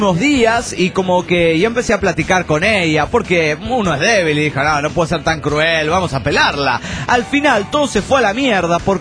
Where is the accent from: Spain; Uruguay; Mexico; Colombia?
Uruguay; Los uruguayos también tomamos mate.